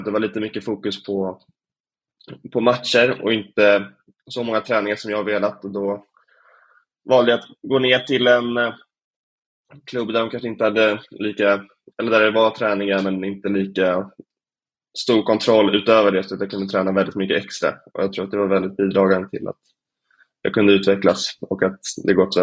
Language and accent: Swedish; Stocksund, Stockholm County, Sweden; also born or lived in Djursholm; även när jag var ung i Stocksund och Djursholm spelade vi på gräs från jag var 13 till...